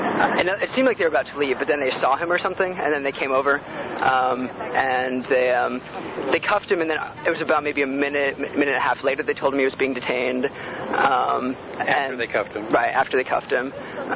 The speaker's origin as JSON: {"language": "English", "region": "Utah", "country": "United States", "said": "I'm actually from Utah, just visiting here."}